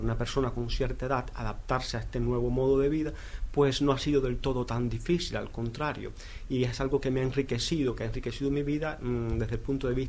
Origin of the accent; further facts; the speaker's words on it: Cuba; yo soy cubano, nací en Cuba hace 42 años, hijo de gallegos migrados